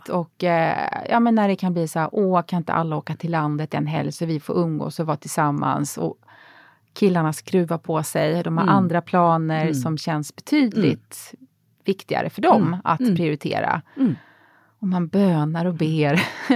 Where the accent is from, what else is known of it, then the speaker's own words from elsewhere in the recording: Växjö, Kronoberg County, Sweden; Jag ville bort från den här lilla stan Växjö där jag växte upp, där ingenting hände.